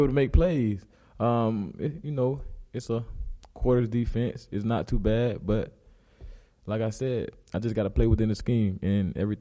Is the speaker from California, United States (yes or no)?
no; Polk, Florida, United States; Well, y'all know I'm from Polk, Florida, near West Palm Beach.